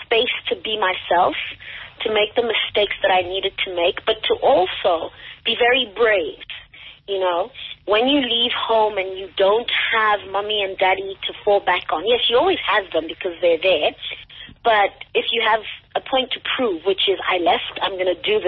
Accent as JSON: {"language": "English", "country": "Cameroon", "lives_now": "South Africa", "said": "But I'm from the English-speaking side of Cameroon."}